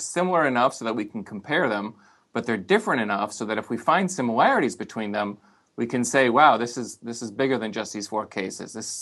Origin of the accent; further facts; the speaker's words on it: Israel; growing up in Israel in the 1980s